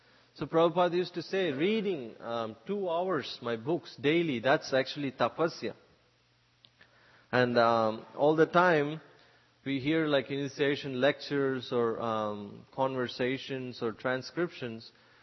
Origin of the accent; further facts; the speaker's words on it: India; Growing up in India, you hear so many lectures